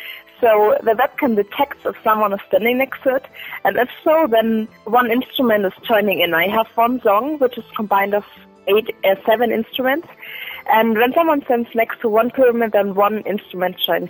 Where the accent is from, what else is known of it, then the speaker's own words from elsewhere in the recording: Germany; English is a second language; now in Edinburgh, United Kingdom; I'm originally from Germany, and since half a year I'm in Edinburgh, and I study here Master in Interaction Design.